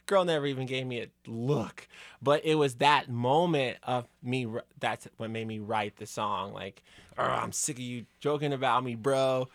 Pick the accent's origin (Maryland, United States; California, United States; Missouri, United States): Missouri, United States; Kansas City; I grew up right off 39th Street, 39th and Highland. So I'm right by Truce and Paseo. And, you know, so I'm experiencing these different sectors of Kansas City